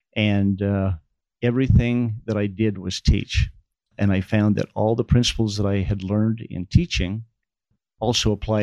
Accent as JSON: {"language": "English", "town": "Aberdeen", "region": "Idaho", "country": "United States", "tie": "born or raised there", "said": "I grew up outside of Blackfoot. I grew up in a small community close to Aberdeen. It was a small school."}